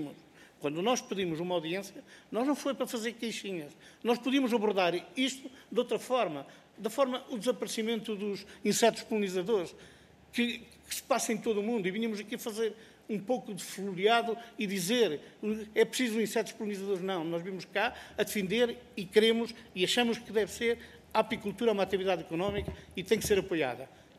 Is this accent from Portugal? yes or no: yes; Bragança, Portugal; Toda a zona interior do nosso país fronteira, que vai de Bragança, minha terra, até o Algarve